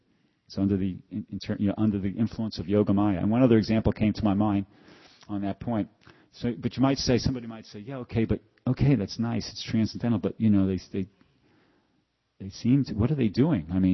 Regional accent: New York City, New York, United States; You know, I'm from New York City, and I grew up, and my situation was we had I lived in a housing project

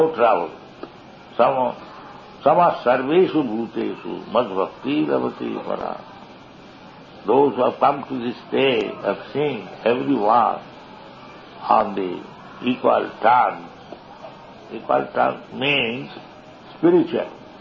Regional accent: India; I am now speaking, I am Indian. But Indian, that is my designation.

